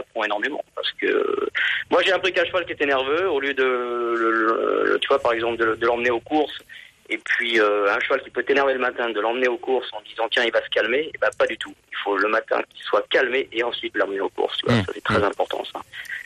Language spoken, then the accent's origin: French; France; moved away; c'est un peu pour ça que je suis parti de France